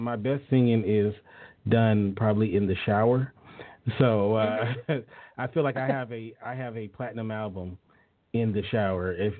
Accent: Los Angeles, California, United States; I'm from Los Angeles, so I don't like the Celtics.

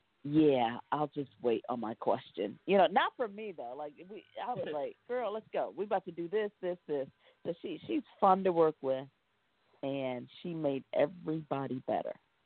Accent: Detroit, Michigan, United States; Well, I'm from Detroit. I don't know if you guys knew that.

